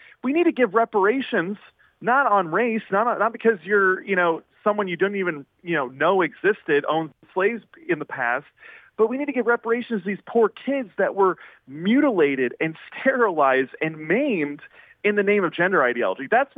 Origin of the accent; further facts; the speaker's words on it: Illinois, United States; I'm from Illinois, and I know what happens.